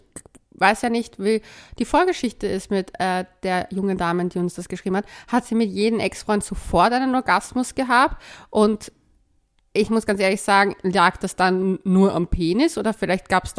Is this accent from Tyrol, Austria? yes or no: no; Vienna, Austria; obwohl mir das schwerfällt zu sagen als Wienerin